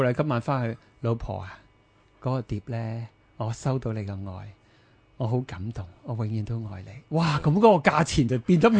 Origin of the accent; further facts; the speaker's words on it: Hong Kong; 因为如果讲我香港人成日讲放下放下放下